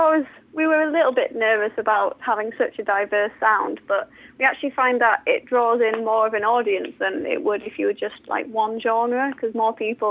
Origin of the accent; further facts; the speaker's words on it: Sheffield, Yorkshire and the Humber, United Kingdom; The band, well, there were five of us. We're from Sheffield and we're a bit geeky.